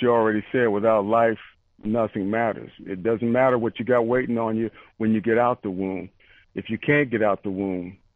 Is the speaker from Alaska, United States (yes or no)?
no; Detroit, Michigan, United States; I grew up in Detroit, Michigan in the 60s.